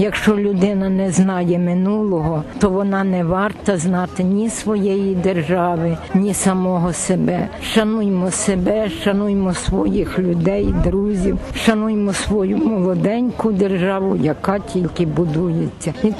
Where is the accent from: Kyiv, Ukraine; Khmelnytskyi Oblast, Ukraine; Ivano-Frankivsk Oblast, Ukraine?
Ivano-Frankivsk Oblast, Ukraine; Tlumach; із Тлумача, колишня вчителька історії. Ми із Івано-Франківської області, з міста такого старовинного Тлумача.